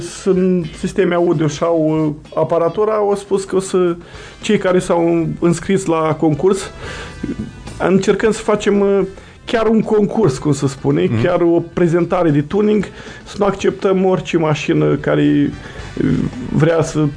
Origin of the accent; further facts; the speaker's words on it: Suceava, Suceava County, Romania; Din Suceava